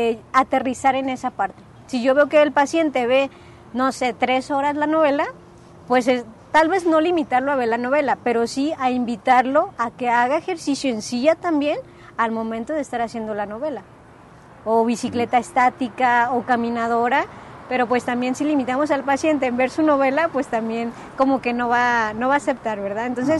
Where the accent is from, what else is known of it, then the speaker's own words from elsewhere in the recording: Mexico; Pues es que la verdad, muchos le echan la culpa a la pandemia, pero ya como mexicanos ya estábamos así, sí, inactivos.